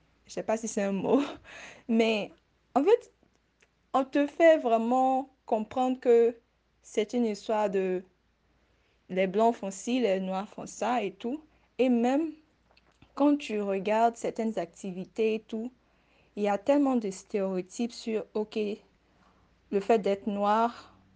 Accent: Côte d’Ivoire; Sur mon front, c'est pas écrit que je viens de Côte d'Ivoire.

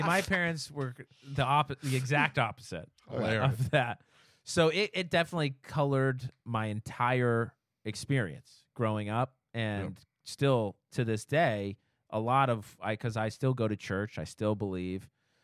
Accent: Orem, Utah, United States; Yeah. I grew up in Utah.

